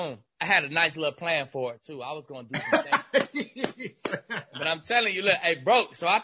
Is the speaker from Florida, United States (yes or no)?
no; Dallas, Texas, United States; We both from Dallas. I'm saying he from the South, I'm from the North.